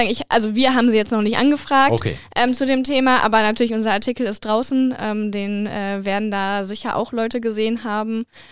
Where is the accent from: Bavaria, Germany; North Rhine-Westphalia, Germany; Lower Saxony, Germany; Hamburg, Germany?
North Rhine-Westphalia, Germany; Bottrop; In Bottrop, meiner Heimatstadt